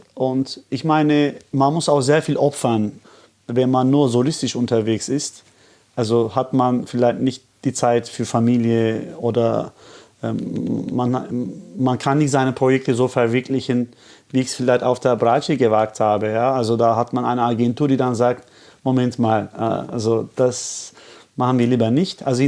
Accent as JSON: {"language": "German", "region": "Istanbul", "country": "Turkey", "said": "in Istanbul, also wo ich herkomme"}